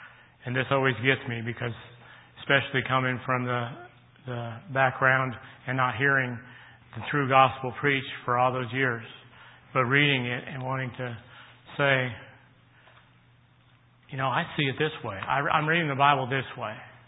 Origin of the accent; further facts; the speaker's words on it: San Diego, California, United States; When I was growing up, I grew up in San Diego, California. We had drills so often through the school year. I went to public school.